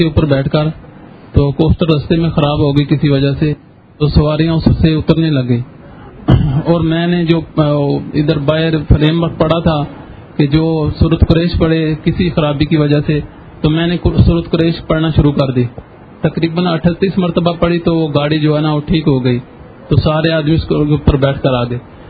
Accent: Jhelum, Punjab, Pakistan; میں جہلم سے آیا ہوں اور ہر جمعرات کو آتا ہوں.

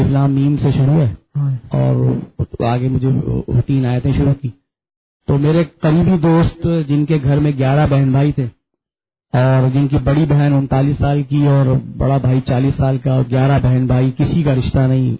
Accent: Karachi, Sindh, Pakistan; میں کراچی سے آیا ہوں.

